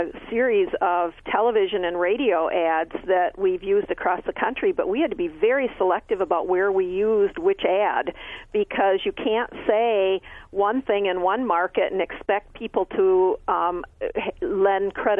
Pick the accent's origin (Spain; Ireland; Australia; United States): United States; Michigan; I'm from Michigan, and in Michigan, we have been in a down market for maybe 3 or 4 years.